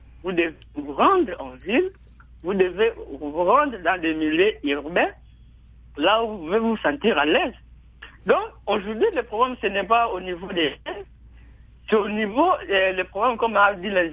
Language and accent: French; Mondjoku, Tshopo, DR Congo; Moi, personnellement, je suis né au village. Je suis né dans, à Mondjoku, dans le territoire de Bukungu et dans la province de la Chopin.